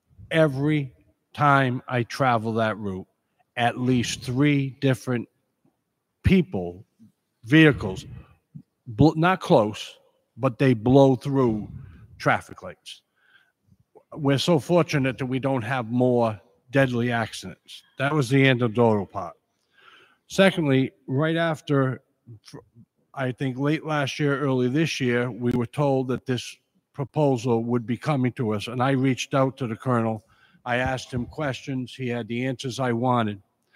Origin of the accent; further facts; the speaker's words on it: Pawtucket, Rhode Island, United States; I go to Pawtucket every now and then. That's my hometown.